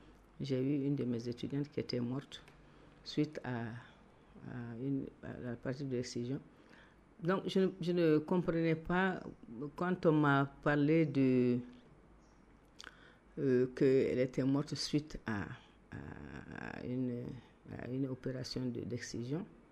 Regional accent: Gao, Mali; Moi, je suis de Gao. Je suis de la 7e région.

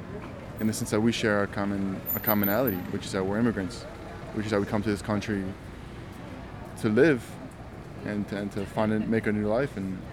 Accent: New York, United States; now in France; I'm American, I'm from New York.

